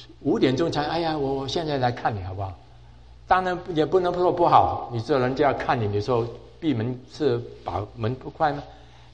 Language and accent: Chinese; China; moved away; 我们很多人都从国内过来，你们也都知道哈，中国的社会是多么诡诈